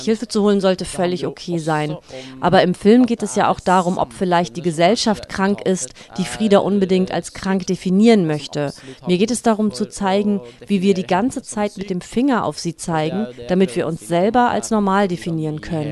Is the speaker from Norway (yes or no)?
yes; Norway; Und dann gab es eine große Untersuchung, die ergab, dass Norwegen, wo ich herkomme, ein sehr konformes Land ist